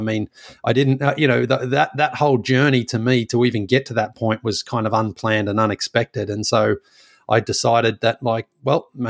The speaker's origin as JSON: {"language": "English", "country": "Australia", "tie": "born or raised there", "said": "I left home when I was 22 and growing up in Australia, you know, it's a great country to grow up in."}